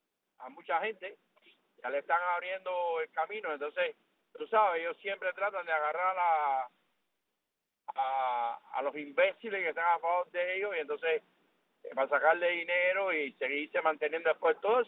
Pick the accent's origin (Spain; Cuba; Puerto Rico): Cuba; pensando siempre en mi pueblo cubano